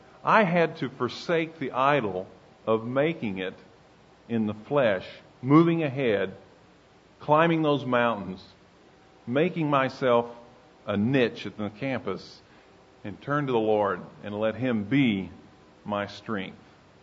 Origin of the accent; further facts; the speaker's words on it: Broken Arrow, Oklahoma, United States; Broken Arrow had about 8,000 people, came to OU, it was three times the size of my hometown, kind of felt overwhelmed, you know.